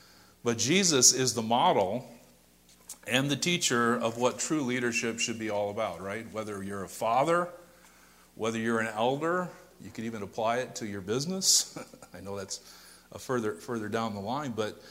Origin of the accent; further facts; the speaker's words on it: Fremont, Ohio, United States; I grew up over near, born and raised near Fremont, and my dad decided to get some property out in the country towards Green Springs.